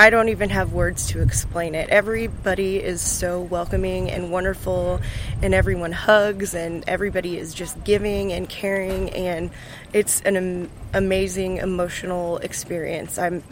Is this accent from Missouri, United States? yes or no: yes; St. Joseph, Missouri, United States; I am from St. Joseph, Missouri.